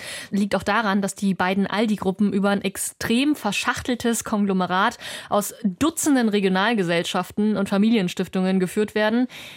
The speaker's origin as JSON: {"language": "German", "town": "Essen", "region": "North Rhine-Westphalia", "country": "Germany", "said": "aus Essen, also aus der nördlichen Hemisphäre."}